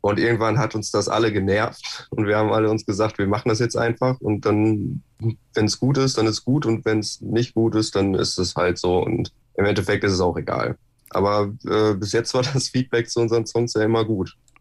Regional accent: Hamm, North Rhine-Westphalia, Germany; und wir kommen aus Hamm

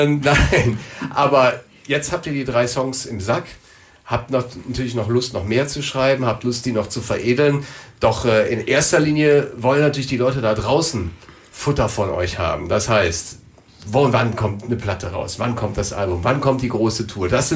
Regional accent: Cologne, North Rhine-Westphalia, Germany; born there; Ich bin in Köln geboren.

